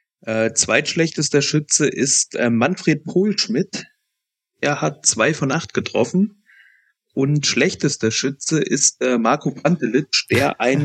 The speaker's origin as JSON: {"language": "German", "town": "Eschwege", "region": "Hesse", "country": "Germany", "tie": "born there", "said": "in meine Heimat, in die Kreisstadt meines Geburtslandkreises zum SV 07 Eschwege"}